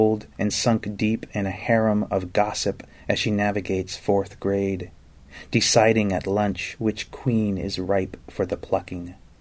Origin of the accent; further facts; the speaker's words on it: Exeter, New Hampshire, United States; also born or lived in Laconia; I was born in Laconia, and I grew up in Exeter. I was a townie. I was proud of it.